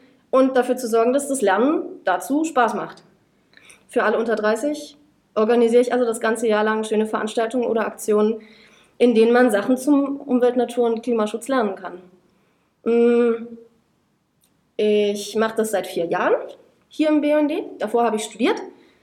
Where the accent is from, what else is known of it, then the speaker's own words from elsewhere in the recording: Magdeburg, Saxony-Anhalt, Germany; Ich komme aus Magdeburg und ich bin in Magdeburg geblieben.